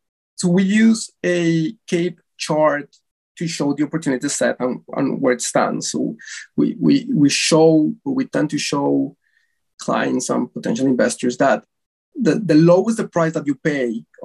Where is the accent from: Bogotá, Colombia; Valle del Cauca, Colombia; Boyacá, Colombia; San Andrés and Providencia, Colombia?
Bogotá, Colombia; From Bogota.